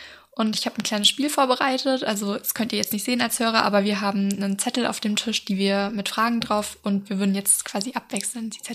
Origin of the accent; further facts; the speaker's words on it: Frankfurt, Hesse, Germany; now in Offenburg, Germany; Also ich wohne jetzt seit einem Jahr ungefähr hier. Ich komme eigentlich aus Frankfurt, also aus einer ganz großen Stadt, ganz anders.